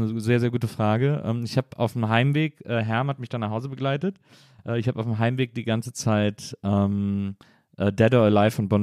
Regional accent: Berlin area, Germany; weil ich komme ja auch aus der Region. Und wir sind früher, ich komme aus so einer kleinen Stadt.

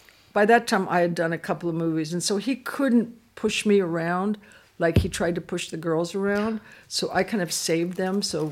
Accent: California, United States; My mom had my New York, because I'm from California, my New York number just scribbled next to him.

